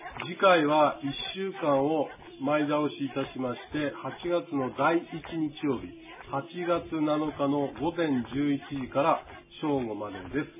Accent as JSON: {"language": "Japanese", "town": "Nibutani", "region": "Hokkaido", "country": "Japan", "tie": "born or raised there", "also_born_or_lived": "Tokyo", "said": "私なんかは原風景って言ったらもうこの二部谷で生まれ育って、まあ東京に10年くらい住んでましたけど、やっぱり山だよね"}